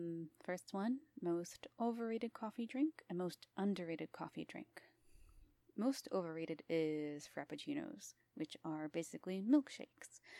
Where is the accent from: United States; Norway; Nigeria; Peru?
United States; East Coast; I'm from the United States. East Coast, to be vaguely specific. Do I sound like I'm from anywhere else?